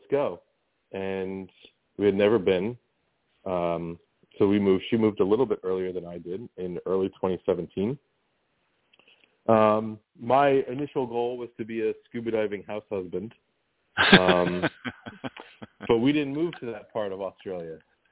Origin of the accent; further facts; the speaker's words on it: Monroe, New Jersey, United States; In a town called Monroe. Just right outside New Brunswick, East Brunswick area. My parents were both public school teachers.